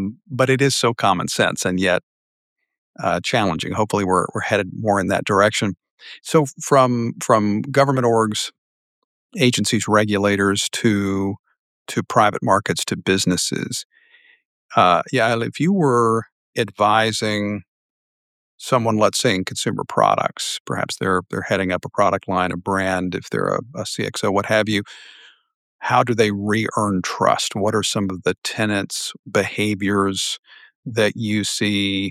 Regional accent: United States; I'm an American

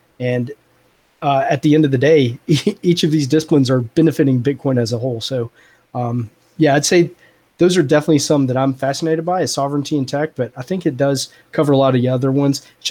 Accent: the South, United States; I grew up in the South. I'm down here in Arkansas

